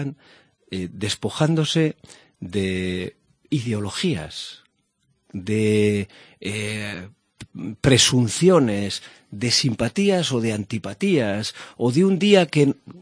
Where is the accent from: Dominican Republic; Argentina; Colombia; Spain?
Spain; Cantabria; Yo tengo mi vida la tengo aquí, en mi tierra, en Cantabria.